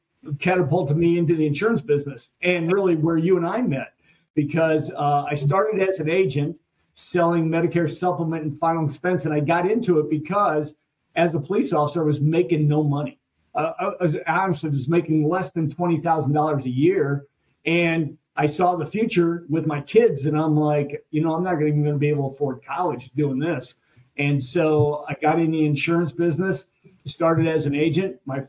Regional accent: Midwest, United States; But I grew up in the Midwest. I grew up in a very small town. I had 48 people in my graduating class.

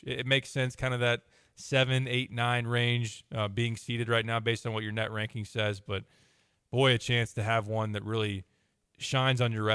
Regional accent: Champaign, Illinois, United States; I grew up in Champaign, that was the team you pointed to and said, Yeah, if you're going to dislike anybody, it's got to be Indiana.

